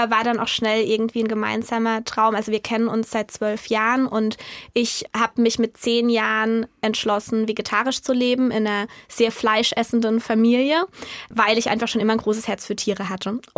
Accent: Baden-Württemberg, Germany; eigentlich sind wir aus dem Schwarzwald nie weggegangen, beziehungsweise ich bin nie weggegangen. Wir haben uns in Karlsruhe kennengelernt, sind dann nach Baden-Baden gezogen und haben jetzt den Hof eben in Ottenhöfen gekauft.

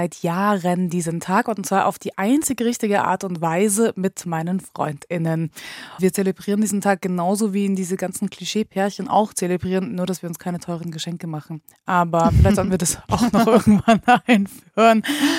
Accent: Osnabrück, Lower Saxony, Germany; ich komme zum Glück aus Osnabrück

